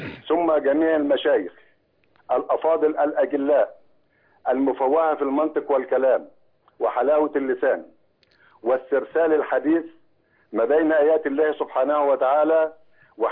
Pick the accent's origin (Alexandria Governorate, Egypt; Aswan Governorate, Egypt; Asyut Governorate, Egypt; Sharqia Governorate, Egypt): Sharqia Governorate, Egypt; Deim el-Shalt; وجميع الأهل والأحباب بقرية ديم الشلت الحبيبة